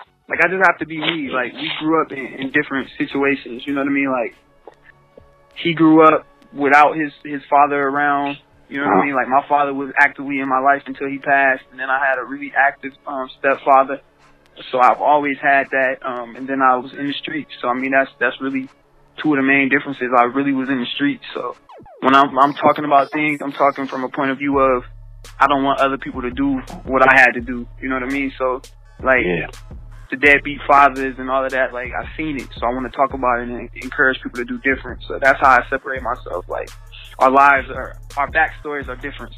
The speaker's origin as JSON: {"language": "English", "region": "Illinois", "country": "United States", "lives_now": "Atlanta, United States", "said": "I'm actually from Illinois, but I'm based in Atlanta."}